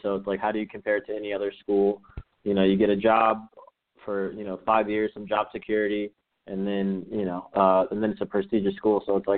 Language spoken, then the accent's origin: English; Tampa, Florida, United States; Yes, we grew up in Tampa, Florida.